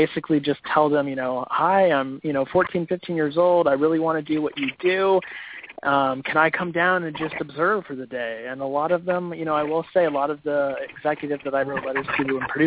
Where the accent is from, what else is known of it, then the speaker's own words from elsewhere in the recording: California, United States; Well, I grew up I grew up in California about 3 or 4 hours north of Los Angeles, and when I was about 13 years old, I went down to L.A.